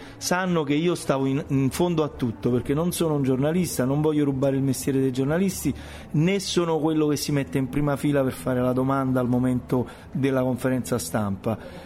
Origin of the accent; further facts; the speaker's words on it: Naples, Campania, Italy; noi come napoletani e come italiani, secondo me, abbiamo bisogno in questo momento di esportarci